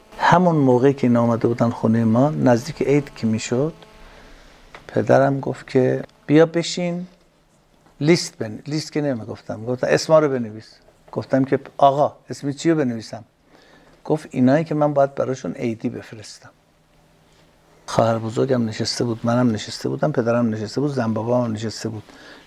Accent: Mianeh, East Azerbaijan, Iran; now in Tehran, Iran; یعنی در مثلا 60 سال پیش، 61 سال پیش ما از آذربایجان میانه اومدیم تهران

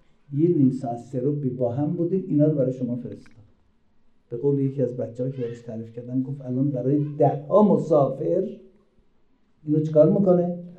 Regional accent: Azerbaijan, Iran; now in Tehran, Iran; 60 سال پیش که ما از آذربایجان اومدیم، منزلمون آخرین نقاط غرب تهران ته هاشمی بود

